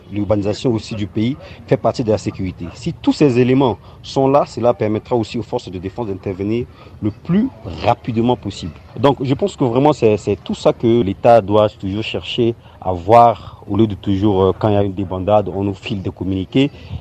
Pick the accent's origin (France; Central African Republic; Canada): Central African Republic; now in DR Congo; je suis centrafricain, je travaille en RDC.